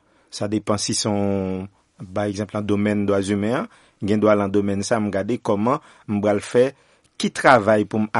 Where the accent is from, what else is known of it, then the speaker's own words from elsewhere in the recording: Haiti; C'est seulement même qui est là en tant qu'haïtien.